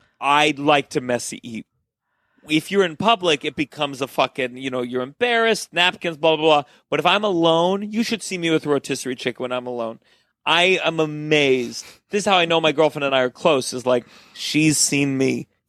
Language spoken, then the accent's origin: English; Potomac, Maryland, United States; Man, growing up in Potomac, it's tough to tell when you're younger, your palate is so unrefined.